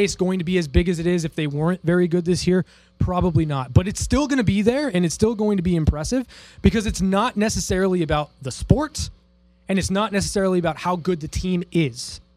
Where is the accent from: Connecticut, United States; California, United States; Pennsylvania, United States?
California, United States; Los Angeles; from L.A., so there were teams just there for the taking for me